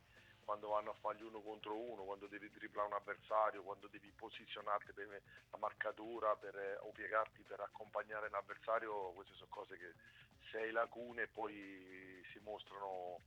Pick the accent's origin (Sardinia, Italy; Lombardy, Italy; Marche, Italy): Marche, Italy; da marchigiani